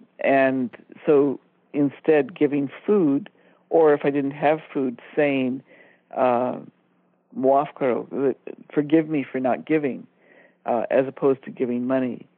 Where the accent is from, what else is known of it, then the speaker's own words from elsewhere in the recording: India; a repeated situation that I was in as a young person growing up in India